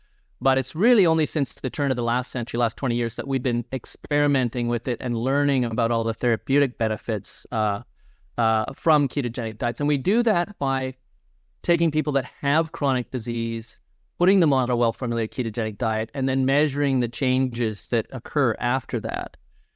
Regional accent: Canada; I'm Canadian, but we still use that term.

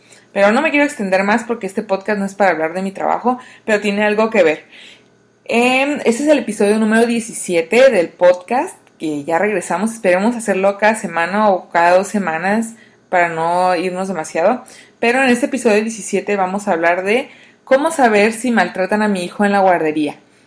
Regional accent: Baja California Sur, Mexico; also born or lived in Mexico City; Yo vivía me había mudado al DF y me regresé otra vez a mi ciudad natal. Yo vivo en Baja California Sur, en México

